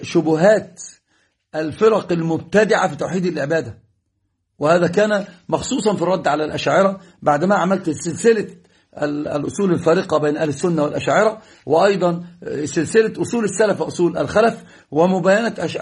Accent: Egypt; وهذه طريقة مشهورة عندنا في مصر

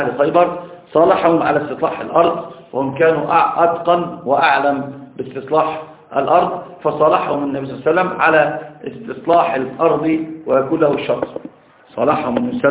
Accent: Upper Egypt, Egypt; وهذا عندنا في الصعيد أمر شاق جدا

